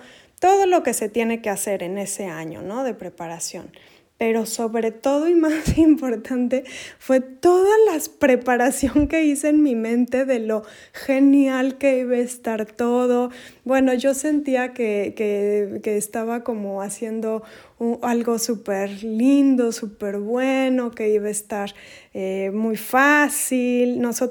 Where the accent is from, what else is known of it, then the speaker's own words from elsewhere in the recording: Mexico; moved away as an adult; Yo soy de México, pero un buen día, de pronto nos íbamos a venir a vivir a Europa.